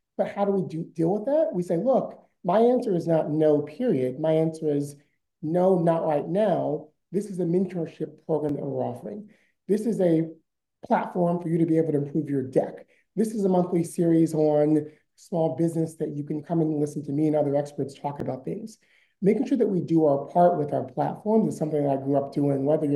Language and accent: English; Fort Pierce, Florida, United States; I grew up in South Florida, a place called Fort Pierce, Florida. It's in the Treasure Coast of Florida. My family on both sides go back to the Bahamas. So we're proud Bahamians and I'm an island people.